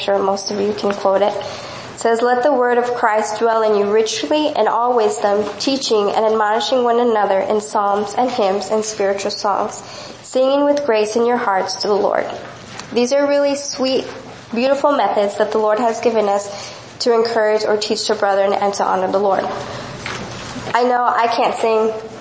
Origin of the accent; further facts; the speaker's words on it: Mexico; now in United States; I grew up in Mexico as a missionary's daughter. … So I grew up in the mission field, born and raised, and then I moved to San Antonio, Texas to pursue a career.